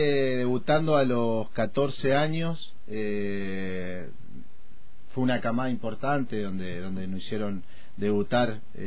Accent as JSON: {"language": "Spanish", "town": "General Roca", "region": "Río Negro", "country": "Argentina", "tie": "born or raised there", "also_born_or_lived": "Bahía Blanca / Neuquén", "said": "Yo nací acá en General Roca, viví toda mi vida ahí en Barrio Noroeste. Uh-huh. Después, bueno, por intermedio del fútbol estuve viviendo en Bahía Blanca, en Neuquén, uh-huh. Estuve un tiempito en Buenos Aires cuando era chico también"}